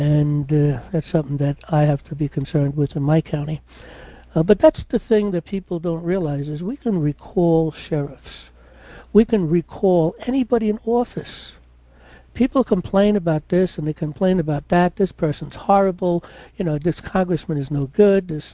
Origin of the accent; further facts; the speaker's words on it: New York, United States; I mean, I was born and raised in New York.